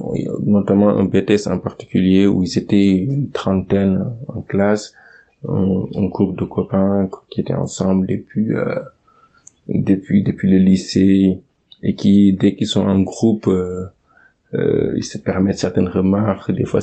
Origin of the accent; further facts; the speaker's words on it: Senegal; moved away as an adult; now in France; je suis sénégalais, je suis né et grandi au Sénégal jusqu'en 2011, l'année d'obtention de mon baccalauréat. Donc après mon bac, j'ai eu la possibilité d'aller poursuivre mes études en France.